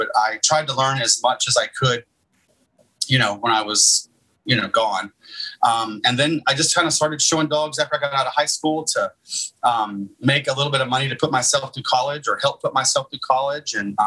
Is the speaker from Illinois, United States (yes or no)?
no; Dallas, Texas, United States; In Dallas, Texas area. Okay. Yeah. I've always lived in this area.